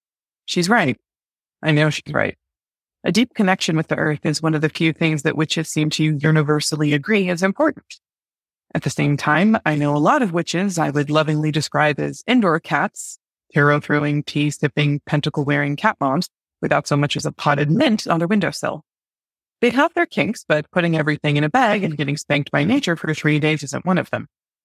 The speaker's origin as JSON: {"language": "English", "region": "California", "country": "United States", "tie": "born or raised there", "said": "I grew up in Northern California near a lot of the 1960s kind of hippie movement witchcraft started."}